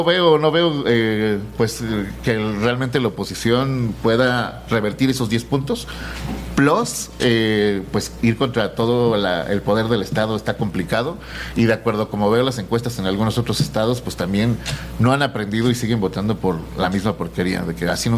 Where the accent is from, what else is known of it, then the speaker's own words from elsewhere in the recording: Mexico; a pesar de que todos somos mexicanos, todos somos latinos.